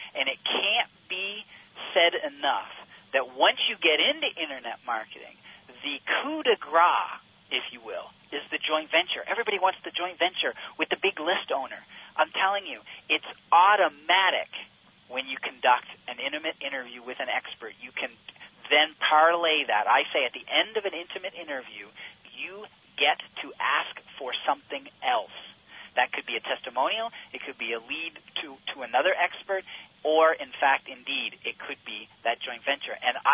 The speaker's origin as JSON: {"language": "English", "country": "Canada", "said": "I'm just a guy. I'm just a Canadian, and I struggle just like everybody else."}